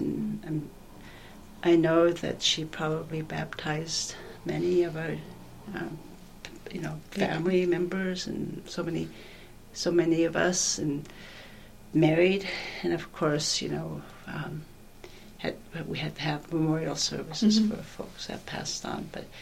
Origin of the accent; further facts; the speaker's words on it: Savoonga, Alaska, United States; born and raised in Savonga